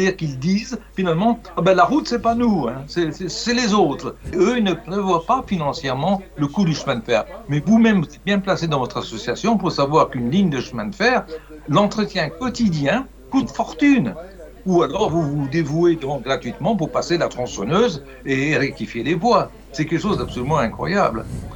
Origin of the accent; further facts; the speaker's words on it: Bourgogne-Franche-Comté, France; Moi, je l'ai fait quand j'étais gamin dans la Franche-Comté pour aller au lycée.